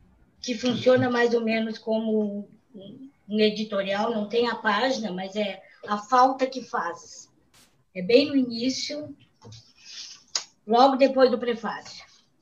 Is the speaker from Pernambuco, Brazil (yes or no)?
no; Jaquirana, Rio Grande do Sul, Brazil; born there; Jaquirana, onde eu nasci.